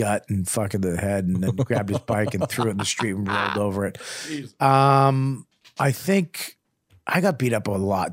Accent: Medford, Massachusetts, United States; But back when I was growing up, I'd get beat up if I went there because I was from Medford.

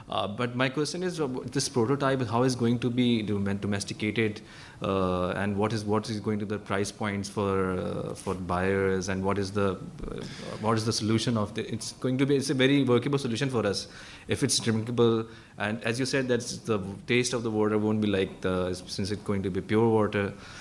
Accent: Pakistan; So I'm from Pakistan, and Pakistan is a place where there's a lot of shortage of water

